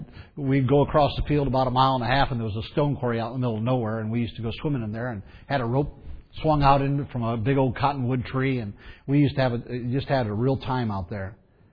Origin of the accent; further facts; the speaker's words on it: Fremont, Ohio, United States; born there; January 5th, 1958, I was born in Fremont, Ohio, at Fremont Memorial Hospital